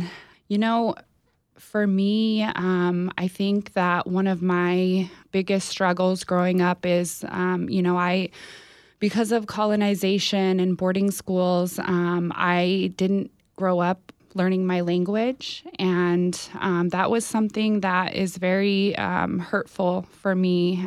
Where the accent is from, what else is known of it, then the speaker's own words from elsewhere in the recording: Covelo, California, United States; I was born and raised on the Round Valley Indian Reservation in Covelo, California, which is about 3 hours south of here.